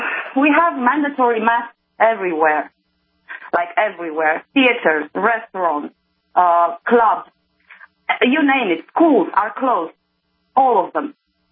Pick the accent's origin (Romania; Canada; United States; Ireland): Romania; from Romania.